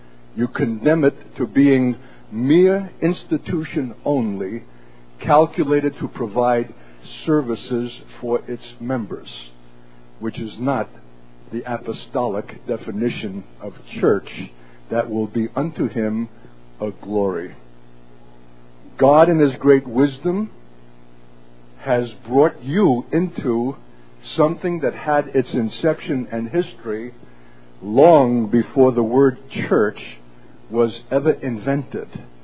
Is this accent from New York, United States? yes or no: yes; Brooklyn, New York, United States; You know, when I was a kid growing up in Brooklyn with my brother Lenny